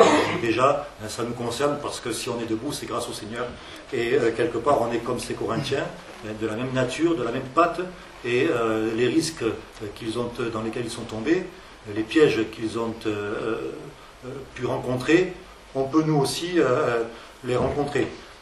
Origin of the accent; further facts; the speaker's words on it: Nouvelle-Aquitaine, France; On dit, bien, nous, on est du 64.